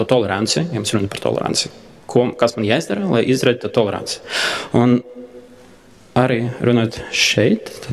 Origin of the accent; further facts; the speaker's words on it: Liepāja, Courland, Latvia; Esmu no Liepājiem